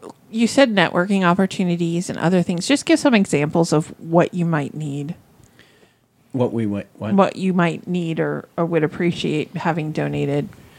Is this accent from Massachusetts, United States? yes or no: yes; Boston, Massachusetts, United States; He thought it would be this, like, because we grew up in Boston.